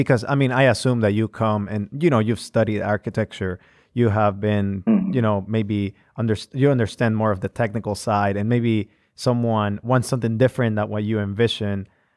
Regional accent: Nicaragua; You know, I myself, I'm from another country. I'm not from the United States. And I do remember missionaries coming into my country, into Nicaragua.

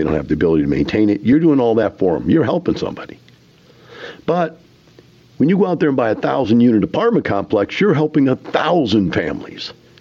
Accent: Houston, Texas, United States; you talk to somebody, yeah, we're from Houston.

